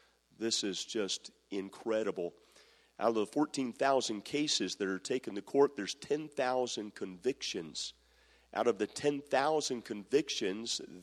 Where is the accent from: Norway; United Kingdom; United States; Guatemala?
United States; Maryland; My home state, where I came from, the state of Maryland, practices the death penalty.